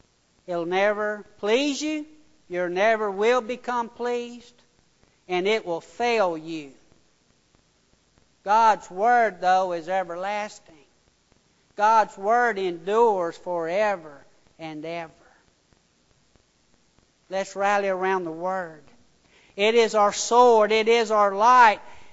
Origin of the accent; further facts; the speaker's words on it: United States; And I'm an American, I'm a patriot